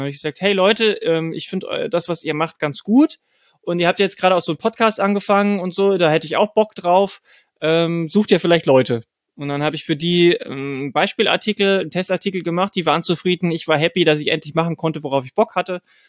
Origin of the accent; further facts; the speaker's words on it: Bavaria, Germany; Wir sind ganz, ganz im Südosten. Ich bin in Niederbayern aufgewachsen.